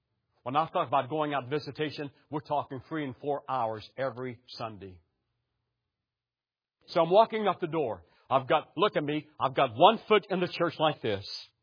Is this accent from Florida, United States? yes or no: no; West Virginia, United States